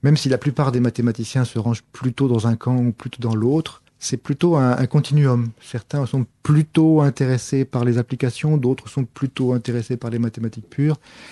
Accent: Lille, Hauts-de-France, France; also born or lived in Brazil; Comme je venais de Lille

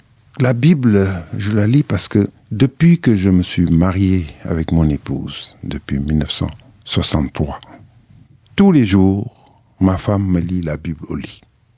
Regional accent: Saint-Louis, Senegal; also born or lived in Louga; j'ai été élevé à Saint-Louis, mais comme vous l'avez rappelé au début de cette émission, je suis né à Louga.

